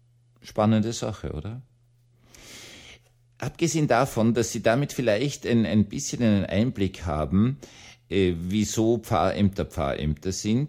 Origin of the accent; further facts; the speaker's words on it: Austria; Ich bin in Österreich aufgewachsen.